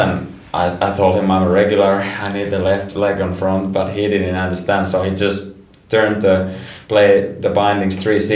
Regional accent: Rovaniemi, Lapland, Finland; Yeah, it's right above the Arctic. It's actually, Rovaniemi is right at the Arctic Circle

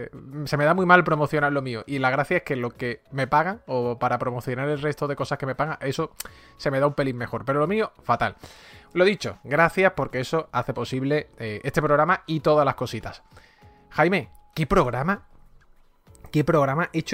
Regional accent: Andalusia, Spain; accent: Andalusian; El varios, la S, la he pronunciado queriendo, ¿eh? Soy andaluz, me cuesta a veces, eso es así.

